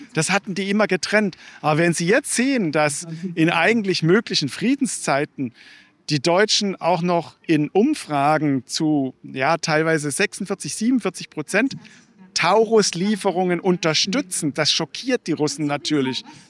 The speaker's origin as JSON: {"language": "German", "country": "Germany", "said": "Wir hatten als Deutsche wieder so einen guten Ruf in Russland in den letzten Jahren"}